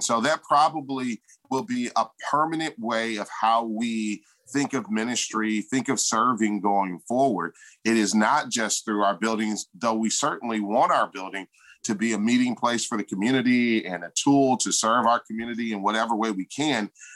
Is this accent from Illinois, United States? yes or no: no; Detroit, Michigan, United States; I think about some of the great mayors in the city that I grew up in. I grew up in Detroit.